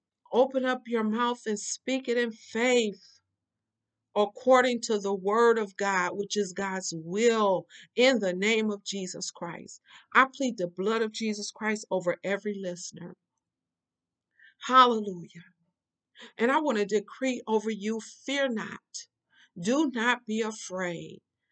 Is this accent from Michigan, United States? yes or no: yes; Michigan, United States; Well, it's noon now where I am. I'm from Michigan, and it is noon right now.